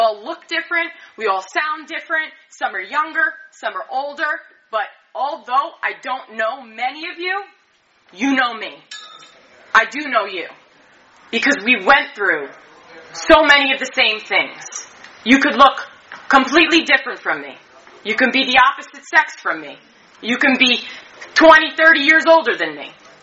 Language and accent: English; New York, United States; I remember I got clean in New York. I'm from New York.